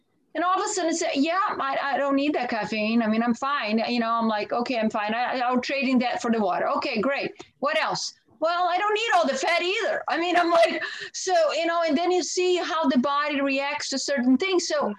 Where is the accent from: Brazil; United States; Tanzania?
Brazil; I grew up in Brazil. That's the first thing you do when you get up, you know, you drink coffee